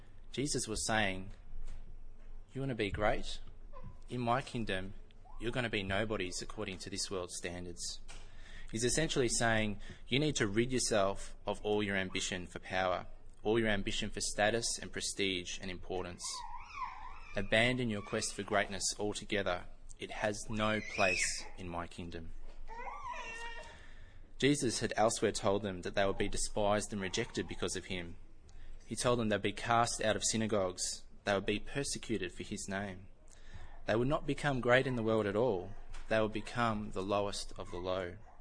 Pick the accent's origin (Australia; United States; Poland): Australia; I don't say it with a yurt because I'm Australian.